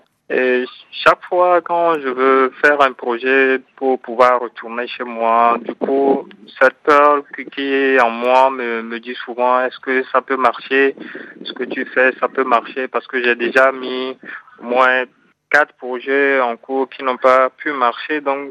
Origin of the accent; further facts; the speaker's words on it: Togo; now in France; pour pouvoir retourner chez moi au Togo